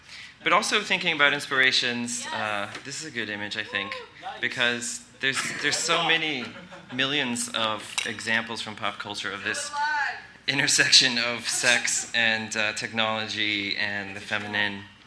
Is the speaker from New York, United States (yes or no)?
no; San Diego, California, United States; So we're from... We're from San Diego. We teach at UCSD